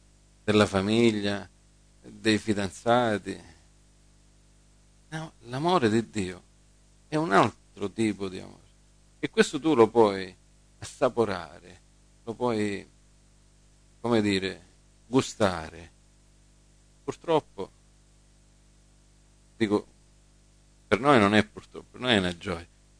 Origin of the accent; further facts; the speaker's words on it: United States; Italian is a second language; io sono americano, quindi con i verbi ogni tanto faccio.